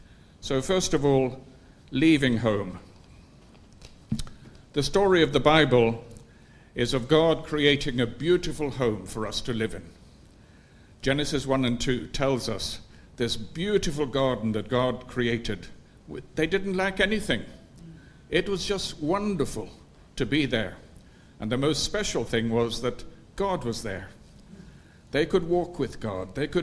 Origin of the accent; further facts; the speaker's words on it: Zambia; also born or lived in Sweden; I was born in Sweden, but I grew up in Zambia. We lived 40 miles from the nearest town. I lived there with my parents and four brothers.